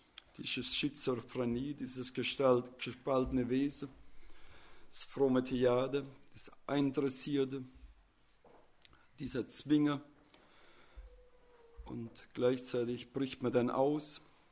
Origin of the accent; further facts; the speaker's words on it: Ukraine; German is a second language; Selbst bei uns in der Ukraine gibt es ja fast keine Schilder.